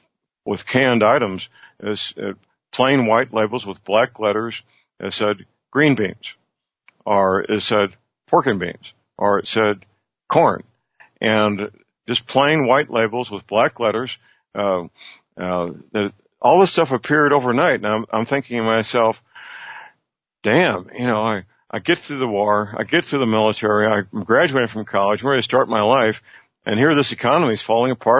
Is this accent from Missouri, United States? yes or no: yes; St. Louis, Missouri, United States; My hometown, St. Louis, on the Mississippi River